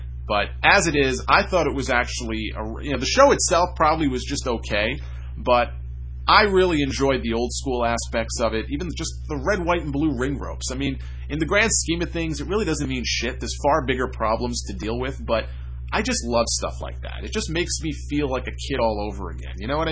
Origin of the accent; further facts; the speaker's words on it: Northeast, United States; you know, I grew up in the Northeast.